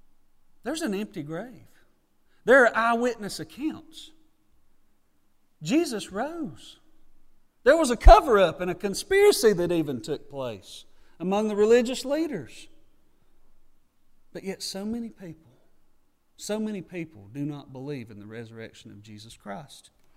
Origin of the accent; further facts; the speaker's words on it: North Carolina, United States; that is a challenge for me sometimes when growing up in Yakin County and ministering here.